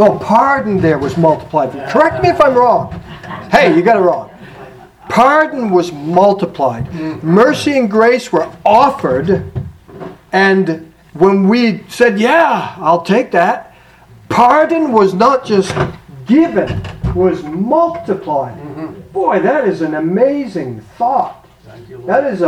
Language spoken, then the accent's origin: English; Vermont, United States; I'm from Vermont originally. I'm not fortunate enough to say I'm born and bred in New Hampshire.